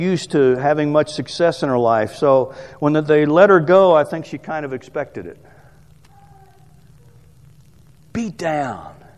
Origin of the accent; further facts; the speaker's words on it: Aiken, South Carolina, United States; I hail from Aiken, South Carolina.